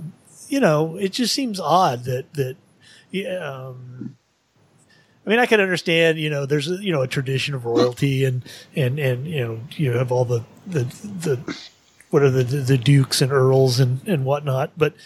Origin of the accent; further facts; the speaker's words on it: United States; I'm American and not, you know, British or any other country that has royalty